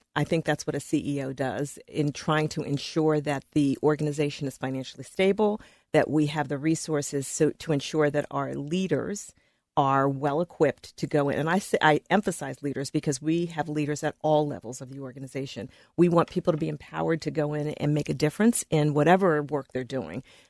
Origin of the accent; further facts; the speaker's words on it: Philadelphia, Pennsylvania, United States; And I was coming from North Philadelphia, so it was very different.